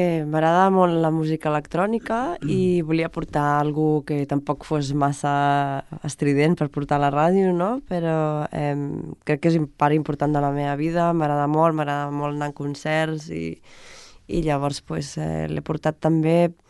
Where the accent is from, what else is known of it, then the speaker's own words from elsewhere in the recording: Santa Perpètua de Mogoda, Catalonia, Spain; also born or lived in Barcelona / London / Canet; primer vaig néixer a Santa Perpètua, després Castellà, després Santa Perpètua, després Barcelona, després Londres, després Canet, també he estat... A Barcelona un altre cop, ara a Santa Perpètua, o sigui, cada any, dos anys, sembla que canvio.